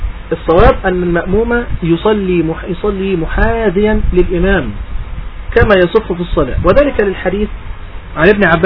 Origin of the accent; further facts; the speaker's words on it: Egypt; هذا مشهور جدا عندنا في مصر